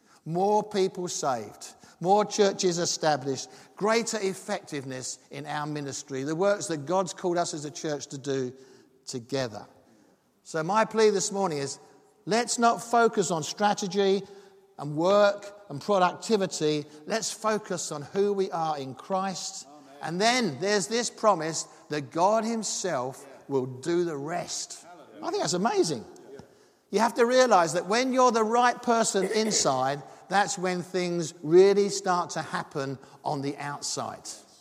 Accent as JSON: {"language": "English", "region": "South East England", "country": "United Kingdom", "said": "because we come from Kent. And as you know, Kent is the garden of England."}